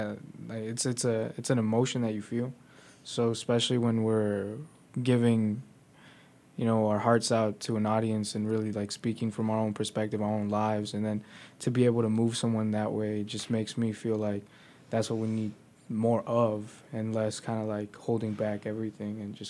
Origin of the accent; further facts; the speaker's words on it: Austin, Texas, United States; also born or lived in Mexico / Houston / Dallas / Little Rock; now in Springdale, United States; So I can't be like, I'm from Mexico. Like, that's where I was born. And then I was raised in Austin. And then I moved in Houston, Dallas, Little Rock, and then came to Springdale.